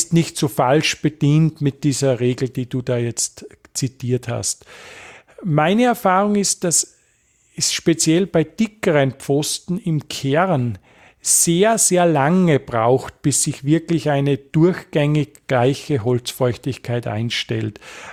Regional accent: Bad Goisern, Upper Austria, Austria; für meinen Heimatort Bad Gäusern, südliches Oberösterreich

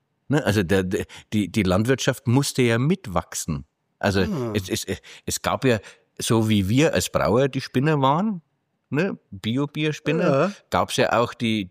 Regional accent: Bavaria, Germany; Also, glauben Sie als Franke hier in der Oberpfalz, ne?

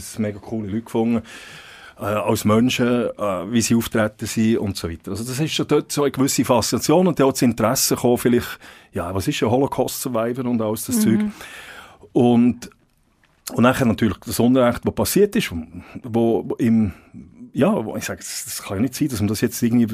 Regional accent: Switzerland; für einen als Schweizer

